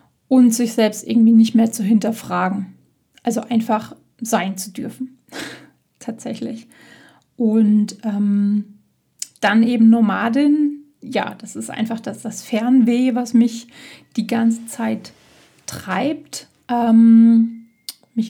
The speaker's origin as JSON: {"language": "German", "region": "North Rhine-Westphalia", "country": "Germany", "tie": "born or raised there", "said": "Meine Heimat ist in Nordrhein-Westfalen, nahe dem Sauerland. Eine wunderschöne Gegend mit vielen Bergen, Hügeln, viel, viel Wald. Ein bisschen sehr im Nirgendwo, mit einem ziemlich klimatisch eher rauen Wetter, würde ich mal sagen."}